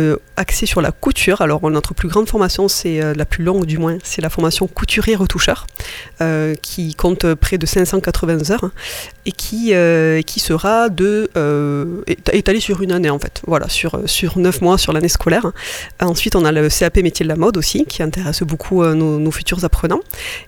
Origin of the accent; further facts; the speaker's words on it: Tarbes, Occitanie, France; Je suis native de Tarbes